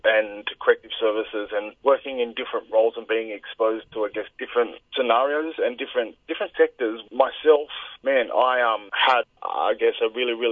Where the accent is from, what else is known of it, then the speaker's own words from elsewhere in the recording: Redfern, New South Wales, Australia; So I grew up in Redfern in the early 90s. I was the youngest of 3 boys.